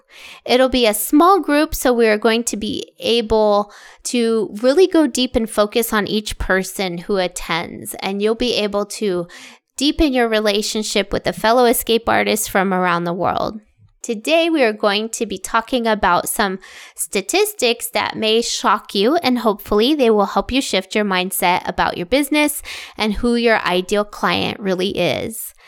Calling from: Waikoloa, Hawaii, United States; I'm calling in from the Hilton Waikoloa Resort on Hawaii Island

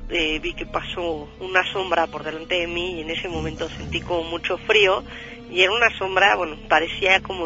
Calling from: Mexico City, Mexico; De aquí, del Distrito Federal.

